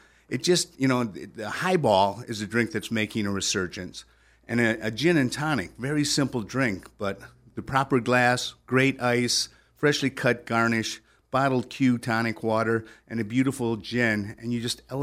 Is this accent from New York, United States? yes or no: no; Port Huron, Michigan, United States; I grew up in Port Huron, Michigan, right on the Sarnia, Ontario border.